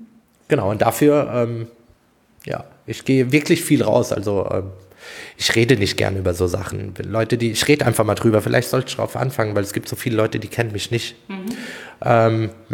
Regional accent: Hesse, Germany; ich komme ja aus Hessen.

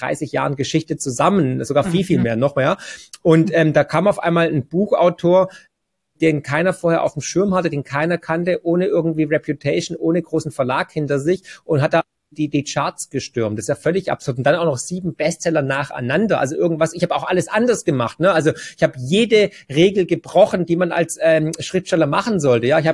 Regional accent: Swabia, Germany; Ich bin ja Schwabe, wie man hört, ne?

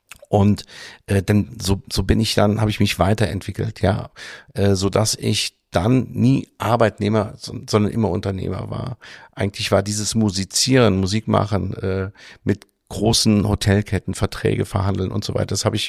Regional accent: Gerolstein, Rhineland-Palatinate, Germany; ich komme aus Gerolstein

